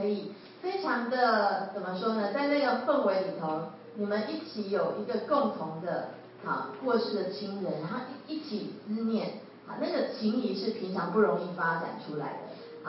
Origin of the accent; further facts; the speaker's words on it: Taiwan; 我们台湾人哈真的是非常这个勤奋的一个民族性哈